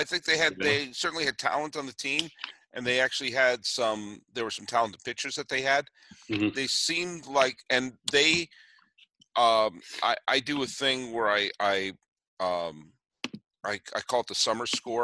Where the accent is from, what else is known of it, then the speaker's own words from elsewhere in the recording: New England, United States; also born or lived in California; during the 70s and 80s growing up in New England, there were not many games that were available on TV.